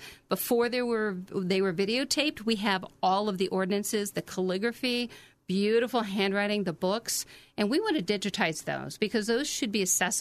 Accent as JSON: {"language": "English", "town": "Indianapolis", "region": "Indiana", "country": "United States", "tie": "born or raised there", "said": "I'm from Indy. I'm born and raised in Indiana."}